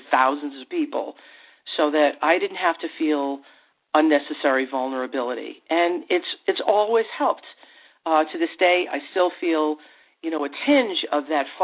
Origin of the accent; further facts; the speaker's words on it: New Rochelle, New York, United States; I grew up in outside New York in New Rochelle.